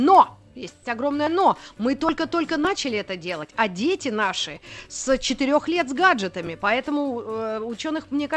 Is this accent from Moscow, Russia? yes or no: yes; Moscow, Russia; Во-первых, если вот я москвич тут родился, и я знаю очень много троп еще с каких лет.